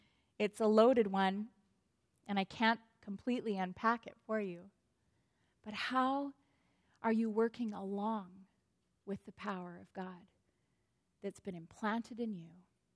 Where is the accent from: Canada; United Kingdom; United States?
Canada; Wetaskiwin, Alberta; And actually, the climax of what happens in the book happens in Wetaskiwin. That's my hometown.